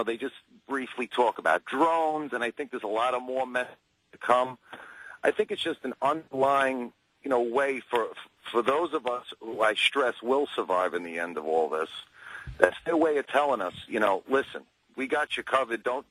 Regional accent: New York, United States; I mean, I am from New York

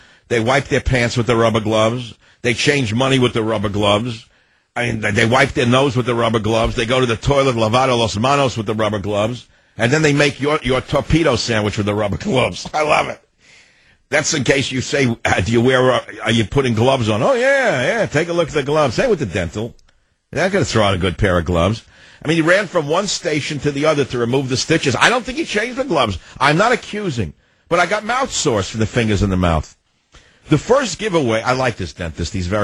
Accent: Queens, New York, United States; I grew up in Queens.

